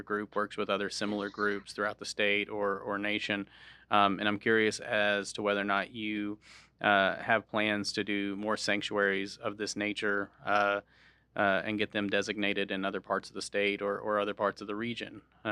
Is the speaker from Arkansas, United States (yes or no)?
yes; Arkansas, United States; Growing up in Arkansas, I was always excited when the fireflies, or as we called them, lightning bugs, would come out in the summer.